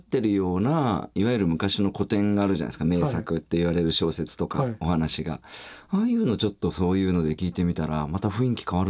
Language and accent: Japanese; Kagoshima, Japan; accent: Kagoshima; 時々単語がなんかこう鹿児島なまりが入るみたいで